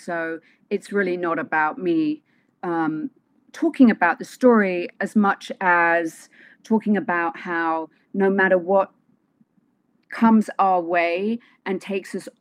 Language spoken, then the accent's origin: English; Wimbledon, London, United Kingdom; So, London, but in London, I'm from Wimbledon.